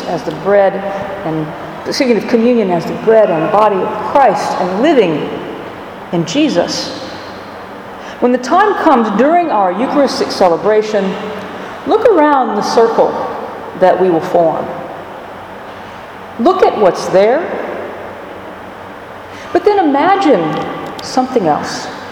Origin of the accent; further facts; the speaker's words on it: the South, United States; Now, maybe it's because I'm from the South that I'm a fan of the word y'all.